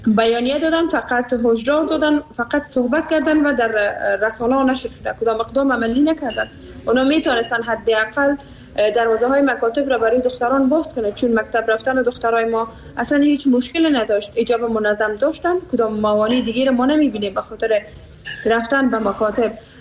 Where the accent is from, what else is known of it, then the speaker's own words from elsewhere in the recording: Afghanistan; moved away; ماهایی که بیرون از افغانستان هستیم